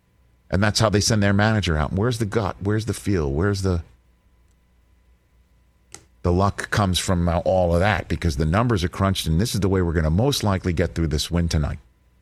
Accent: Brooklyn, New York, United States; born there; my parents, I was born in Brooklyn

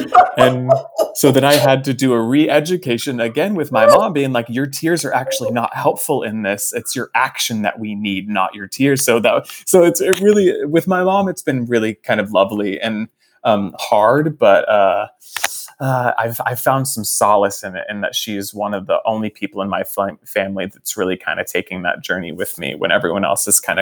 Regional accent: Fort Worth, Texas, United States; my hometown of Fort Worth actually turned blue in this election

